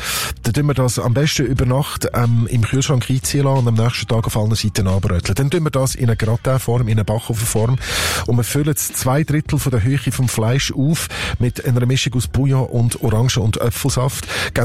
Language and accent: German; Lucerne, Switzerland; Ich bin Luzerner, bei uns sind